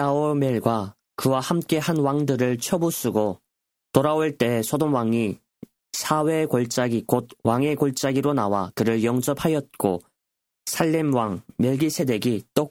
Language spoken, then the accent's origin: Korean; North Korea; 저희 고향 조선 땅에서는